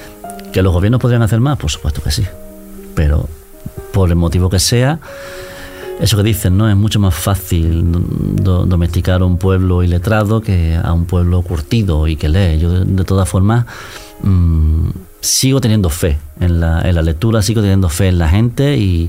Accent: Cádiz, Andalusia, Spain; termina en Cádiz, mi tierra, que significa mucho, mucho para mí.

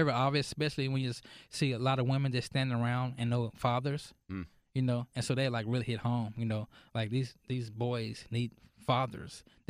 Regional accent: Dallas, Texas, United States; now in Mesquite, United States; I'm from Dallas. I asked myself the same question, why Mesquite? Me and my wife moved to Mesquite when I was in 2012.

